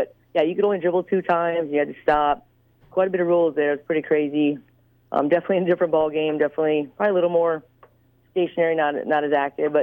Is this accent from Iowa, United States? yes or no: yes; Lake Mills, Iowa, United States; I am actually from Lake Mills, and so I played here, and I was the leading scorer.